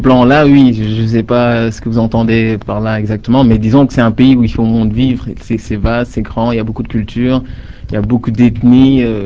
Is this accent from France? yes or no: no; Dakar, Senegal; En fait, moi, je viens principalement de Dakar. Mes parents sont de Dakar, je suis né à Dakar. Et à Dakar, on parle principalement le Wolof. C'est l'une des langues principales du Sénégal.